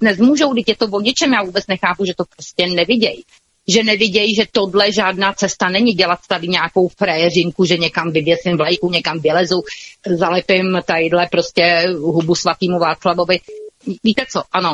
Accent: Mělník, Central Bohemian Region, Czechia; a my jsme ta rodina z Mělníka

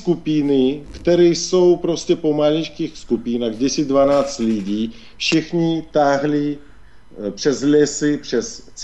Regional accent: Russia; also born or lived in Prague; now in Sevastopol; Já jsem Rus, který žil leta Litovci v Praze. Pak jsem přistěhoval nebo se vrátil do Ruska.

